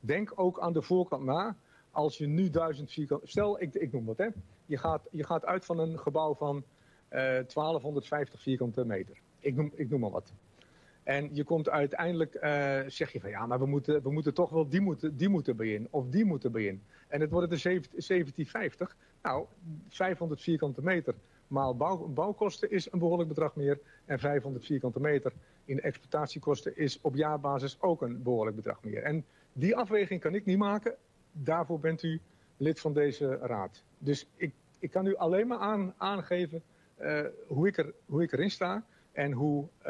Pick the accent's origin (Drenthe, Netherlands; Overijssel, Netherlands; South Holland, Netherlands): Overijssel, Netherlands; Wijhe; born there; Het dorp waar ik geboren ben, Weijen, maakt onderdeel uit van de gemeente Olst Weijen.